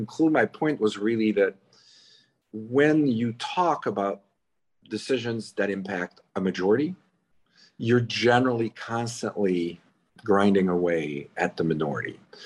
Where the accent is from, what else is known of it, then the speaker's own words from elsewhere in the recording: Canada; now in United States; So whenever I'm different because I'm Canadian, that's my problem, really.